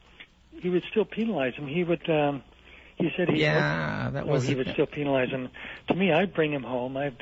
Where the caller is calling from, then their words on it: Kilauea, Hawaii, United States